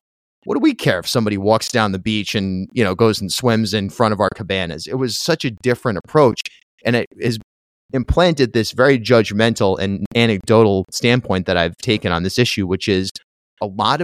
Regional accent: Charlestown, United States; I grew up in Charlestown, and I was always surprised by some of the stuff that I would see when I'd have my summer jobs on the beach

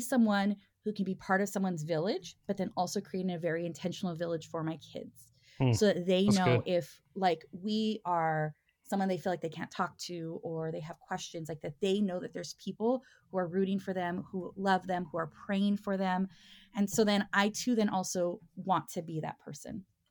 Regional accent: El Monte, California, United States; because I grew up in El Monte, but like Los Angeles area.

